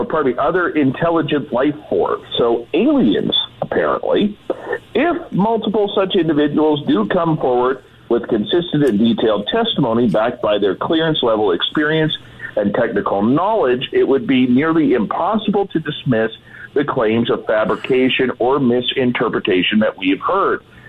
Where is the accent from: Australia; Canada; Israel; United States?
Canada; Well, I don't really know how the American system works, Walter, being Canadian.